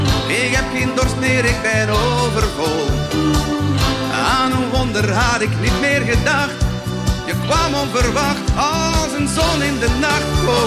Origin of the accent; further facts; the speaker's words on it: Sint-Niklaas, Flanders, Belgium; Ik kom van Sint-Niklaas.